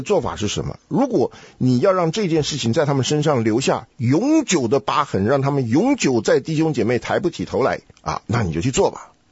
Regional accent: China; 这个文化大革命的血啊，还在我们中国人心里面流，不知道流到什么时候才会停啊。

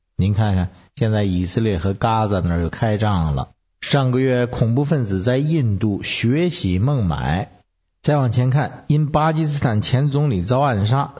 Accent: Beijing, China; 我是北京的

